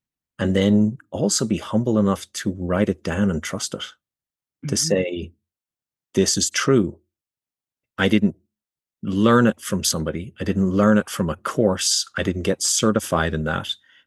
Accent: Ireland; now in United States; growing up in Ireland

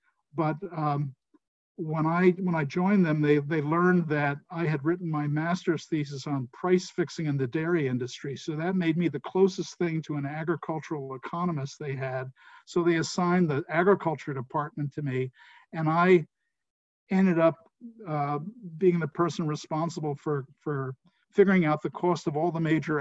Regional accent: Fair Lawn, New Jersey, United States; I returned to New Jersey. I moved back to my hometown of Fairlawn.

